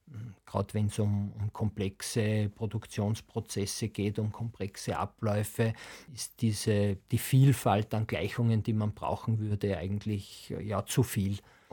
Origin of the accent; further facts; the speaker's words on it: Salzburg, Austria; also born or lived in Vienna / United States; Ich komme ursprünglich aus Salzburg, bin dann nach Wien an die TU gegangen, habe Elektrotechnik studiert. Von dort hat es mich nach Amerika gezogen